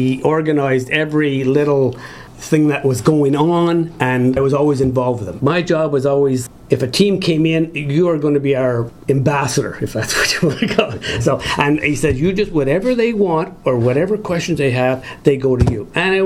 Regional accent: Maniwaki, Quebec, Canada; born there; I was born in Maniwaki, Quebec. It's up the old Highway 11. You go through Low Quebec, Venosta, Quebec, Casabasha.

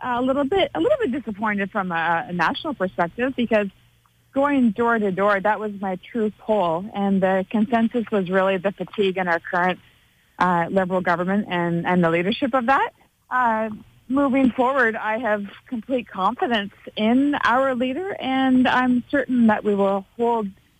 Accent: Madoc, Ontario, Canada; I was born and raised here in Madoc, and I grew up never thinking I was going to live here the rest of my life. I moved away for school and work, and I'm back home, and I wouldn't want to be anywhere else.

